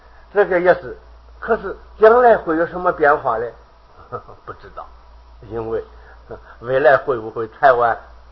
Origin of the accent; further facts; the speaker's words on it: China; 那么在诗人的碑下，我们中国人尤其是所谓中国历代的文学啊